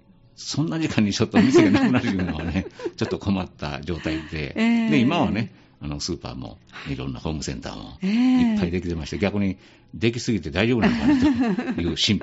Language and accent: Japanese; Osaka, Japan; also born or lived in Suita; now in Sanda, Japan; もともと私、吹田に行く前、大阪市内の、まあ、出身なので